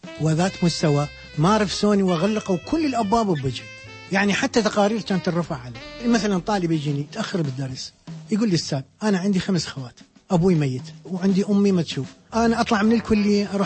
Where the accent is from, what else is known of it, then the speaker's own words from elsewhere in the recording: Iraq; now in Netherlands; أنا من طلعت من العراق إلى أن إجيت أنا بس أرسم سكيتشات